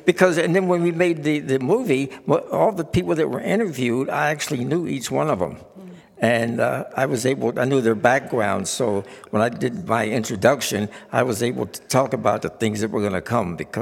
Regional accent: Harrisburg, Pennsylvania, United States; born there; I'm proud to say that I was born in Harrisburg on Aberdeen Street in 1930.

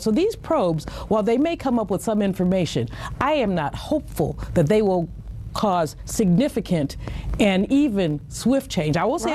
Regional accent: San Francisco, California, United States; San Francisco, my hometown, is supposed to be relatively liberal.

